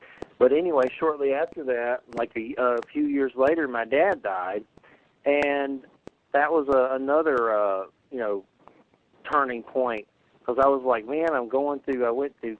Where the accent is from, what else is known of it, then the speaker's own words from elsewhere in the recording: the South, United States; And I was raised in the South